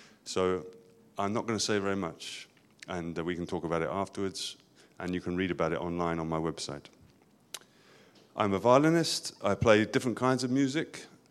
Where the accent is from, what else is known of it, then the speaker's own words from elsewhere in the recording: England, United Kingdom; I'm from England. I'm a musician.